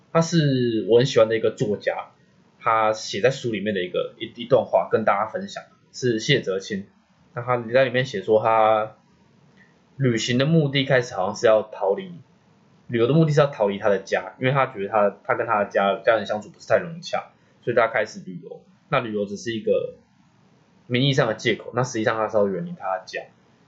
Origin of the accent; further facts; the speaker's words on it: Kaohsiung, Taiwan; 因为我是高雄人，那大学以前都在高雄，就包括读大学都在高雄。